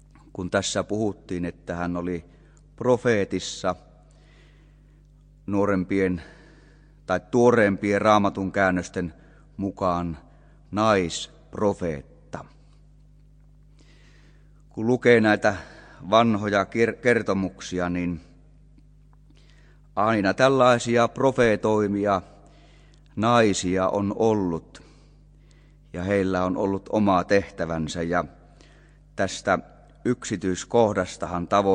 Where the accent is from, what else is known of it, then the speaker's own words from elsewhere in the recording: North Ostrobothnia, Finland; minä lueskelin oman kotipaikkakuntani kristillisyyden historiaa ja siellä kerrottiin sellainen tapaus sodan ajalta, kun ei voitu paljon pitää seuroja, niin sitten oli tullut semmoinen mahdollisuus siellä Salon päässä, Oulun Salossa